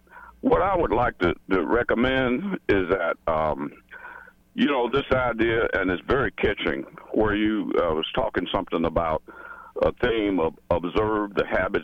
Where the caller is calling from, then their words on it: Shawnee, Kansas, United States; And I'm calling from Shawnee, Kansas.